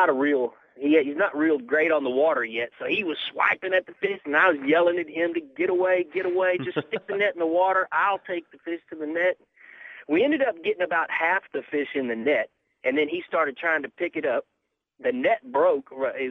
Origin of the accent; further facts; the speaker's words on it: Texas, United States; I'm being from Texas. I knew there were some big striper lakes